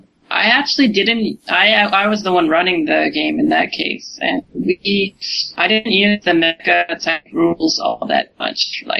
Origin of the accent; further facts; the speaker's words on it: Canada; now in South Korea; I'm 28. I'm living, working, and studying here in South Korea. I'm actually Canadian, but I've been here for several years